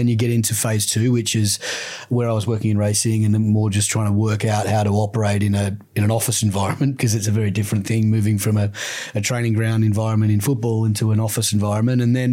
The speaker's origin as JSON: {"language": "English", "town": "Sydney", "region": "New South Wales", "country": "Australia", "tie": "born or raised there", "said": "when you grow up in the northern beaches of Sydney, which is where I grew up, you've got sport all around you"}